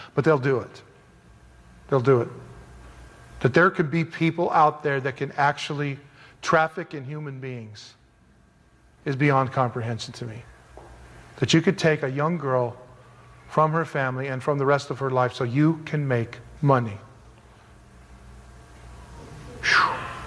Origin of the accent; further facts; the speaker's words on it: United States; because I'm still an American. I think linear, past, present, future.